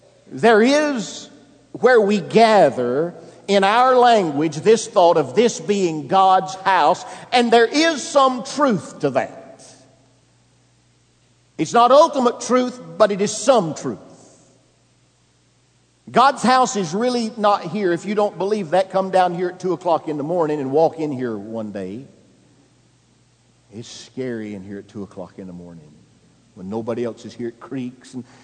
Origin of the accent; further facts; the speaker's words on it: Alabama, United States; Now, where I grew up in Alabama, you didn't add rooms, you added a trailer.